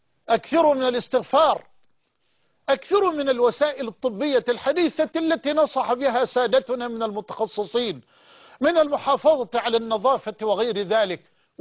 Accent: Egypt

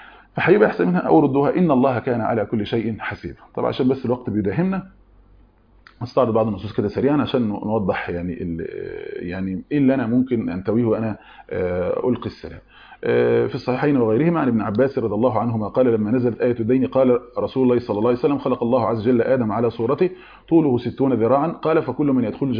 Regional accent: Egypt; احنا كمصريين

